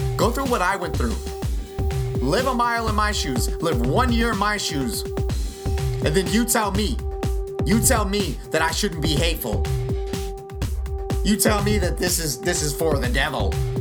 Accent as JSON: {"language": "English", "town": "Houston", "region": "Texas", "country": "United States", "said": "I'm from Houston too, bro. What's up? Houston, what's up? H-Town."}